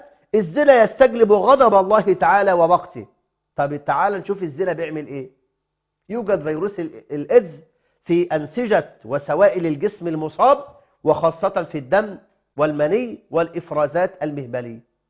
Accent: Egypt

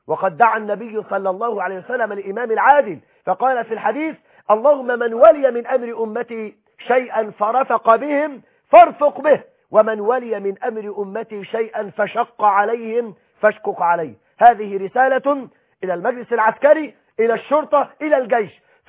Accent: Egypt

